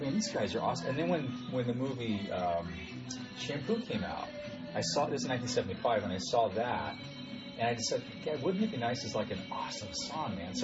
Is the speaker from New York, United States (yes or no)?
no; California, United States; Well, I grew up, you know, and I was a little boy, and I'm from California, so that was the sound of summer to me when I was little, a little kid.